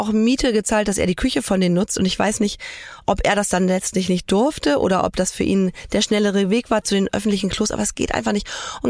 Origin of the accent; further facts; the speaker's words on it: Germany; wir sind Deutsche, die kein Italienisch können, die aber eine italienische Hochzeit feiern wollen